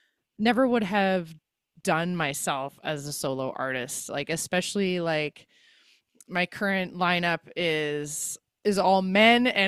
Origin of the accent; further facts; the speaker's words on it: Nelson, British Columbia, Canada; also born or lived in Salmo; we are from the Nelson and Salmo areas. We're kind of from all over the place.